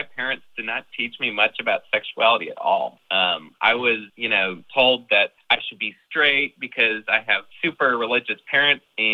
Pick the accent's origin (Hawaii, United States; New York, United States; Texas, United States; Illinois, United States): Texas, United States; Dallas; now in Stillwater, United States; So I'm actually originally from Dallas, but I moved up to Stillwater School.